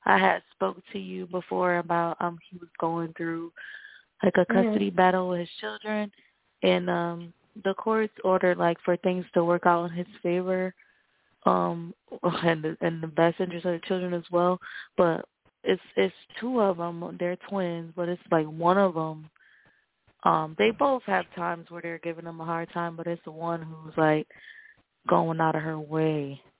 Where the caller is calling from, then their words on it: New York, United States; calling from New York.